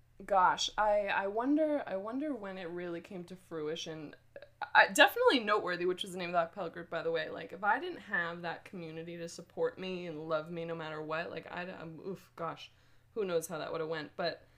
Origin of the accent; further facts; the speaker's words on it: Billerica, Massachusetts, United States; So I grew up in Billerica, mostly went to public schools, and then it's interesting growing up in Boston.